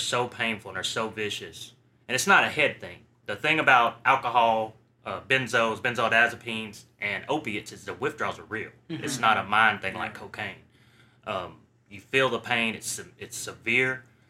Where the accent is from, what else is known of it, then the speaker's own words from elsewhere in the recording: Athens, Alabama, United States; I'm from there, smaller town, Huntsville. It's the big city close to where I'm from. Athens is the small town.